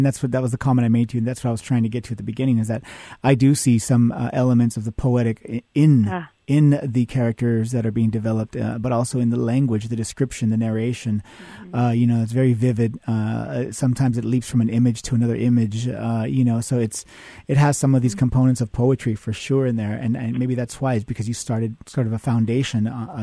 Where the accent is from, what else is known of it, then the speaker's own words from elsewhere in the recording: California, United States; because I grew up in the communities I grew up in Central California. They were predominantly migrant farm working communities.